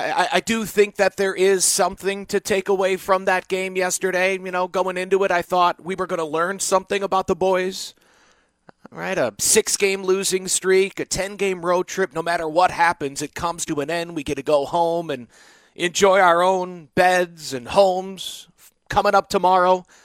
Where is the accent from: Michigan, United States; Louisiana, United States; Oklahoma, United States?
Michigan, United States; And the team I followed growing up in Michigan, the Tigers sucked